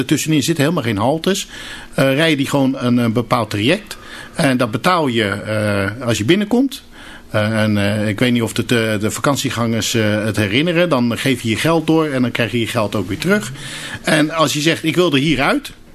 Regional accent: Turkey; ik kom uit Turkije

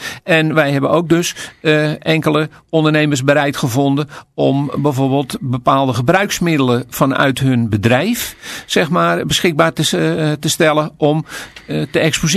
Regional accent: Capelle aan den IJssel, South Holland, Netherlands; Kijk, ik ben hier geboren en getogen in Capelle.

